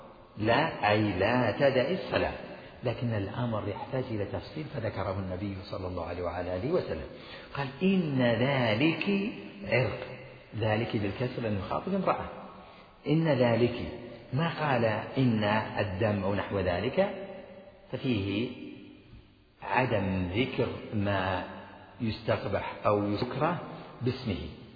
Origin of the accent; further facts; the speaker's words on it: Najd, Saudi Arabia; عندنا في نجد الناس يسمون الأبيض الذي مشوب بحمرة يسمونه أحمر